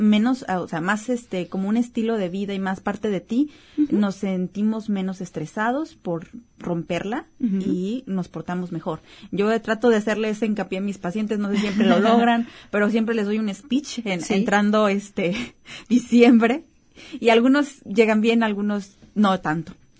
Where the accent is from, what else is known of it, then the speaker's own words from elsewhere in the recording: Mexico; Porque generalmente nosotros como mexicanos siempre tenemos presente la bebida